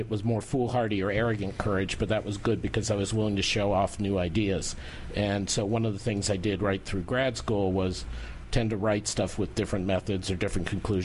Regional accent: Massachusetts, United States; I grew up outside Boston

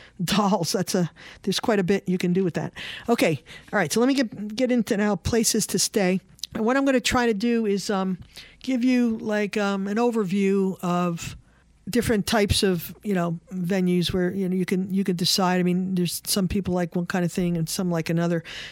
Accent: New York, United States; And, you know, we're from the Hudson Valley. We know the B&B situations here.

